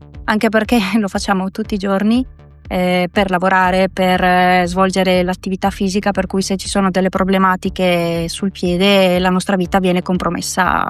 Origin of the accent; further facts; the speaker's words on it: Colombia; Italian is a second language; also born or lived in Vicenza; now in Milan, Italy; io sono di origine colombiana, sono arrivata in Italia circa 20 anni fa con la mia famiglia e sono arrivata inizialmente a Vicenza e successivamente per appunto continuare gli studi mi sono trasferita a Milano per una decina di anni.